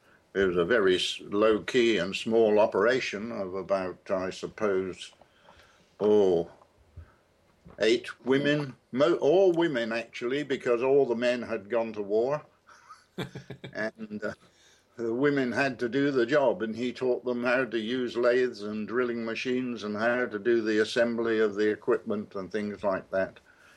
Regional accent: Berkeley, South West England, United Kingdom; born there; birth 16th of October 1935, and I was born in Barclay in Gloucestershire.

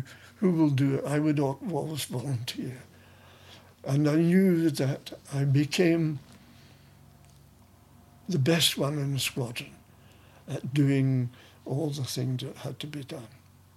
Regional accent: Airdrie, Scotland, United Kingdom; he came from Edinburgh and I came from Airdrie.

